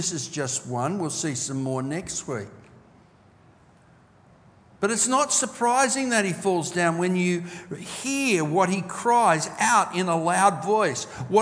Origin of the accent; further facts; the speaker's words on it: Australia; as an Aussie